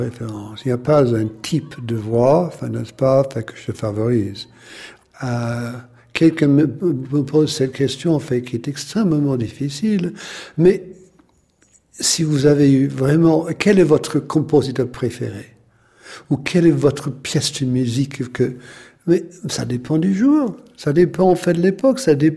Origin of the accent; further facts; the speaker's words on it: Buffalo, New York, United States; French is a second language; de ma ville natale de Buffalo.